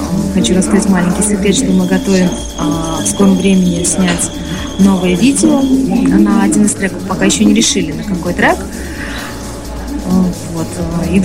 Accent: Tashkent, Uzbekistan; Это DVD-диск последнего моего концерта в Ташкенте. Это итоговая работа за год у себя на родине.

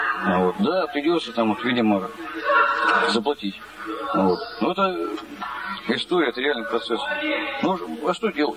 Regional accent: Siberia, Russia; я сибиряк. Я живу на этой земле

